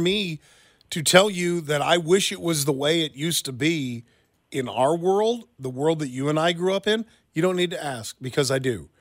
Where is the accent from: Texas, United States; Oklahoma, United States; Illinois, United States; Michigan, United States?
Michigan, United States; Lansing; I remember going when I was growing up in Lansing, we would go out with BB guns and shoot at birds and squirrels.